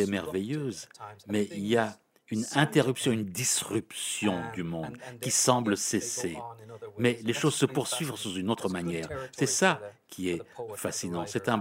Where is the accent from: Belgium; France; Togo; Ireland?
Ireland; French is a second language; Moi, j'ai grandi en Irlande. Et il y a une histoire de 800 ans derrière moi, de division.